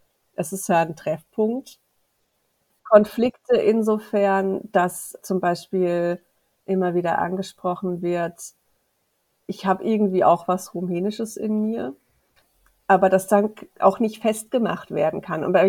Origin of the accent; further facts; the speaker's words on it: Swabia, Germany; meine Eltern sind doch als Deutsche hierher gekommen, ich bin komplett Deutsch, ich bin hier aufgewachsen in Schwaben.